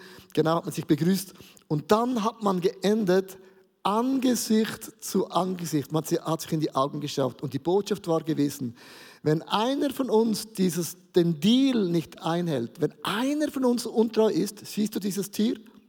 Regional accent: Switzerland; ich bin ein Schweizer, wir sind neutral, oder?

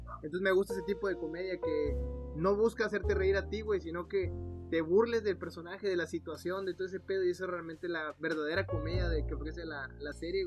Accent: Mexico; como nosotros mexicanos o latinoamericanos no lo vivimos tan cerca

